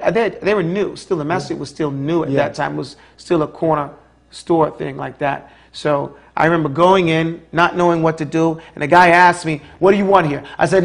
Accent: New York, United States; You know, I'm from New York.

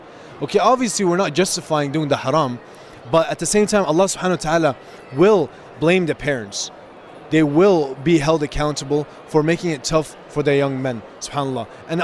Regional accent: Gaza City, Gaza Strip, Palestine; one day my family decided to take us back to Gaza City. Right? I'm from Gaza City. And when I went there, I lived there for almost 10 years.

